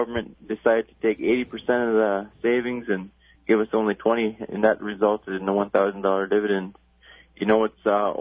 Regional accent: Elim, Alaska, United States; now in Shishmaref, United States; I come from here in Shishmaref. It's a village of 600 people, just north of Nome. I'm originally from Elam. It's a smaller community near Nome, of 300 people.

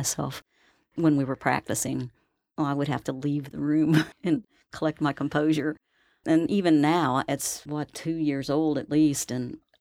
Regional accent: Appalachia, United States; But I was always aware of it because I was raised on Norma Mountain and saw firsthand destruction of that just from strip mining, let alone mountaintop removal.

